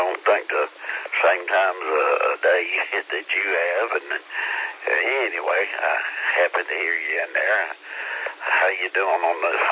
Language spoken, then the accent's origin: English; Columbia, South Carolina, United States; I've been in South Carolina all my life, and still, sometimes in the summertime, I grew up down around Columbia